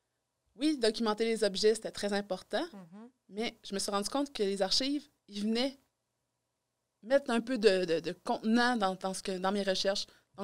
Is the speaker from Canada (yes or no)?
yes; Quebec City, Quebec, Canada; je suis originaire de Québec.